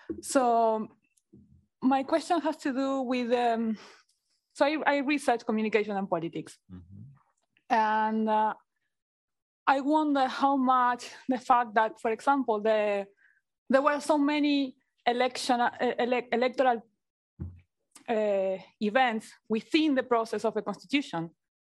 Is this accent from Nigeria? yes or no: no; Uruguay; I'm from Uruguay.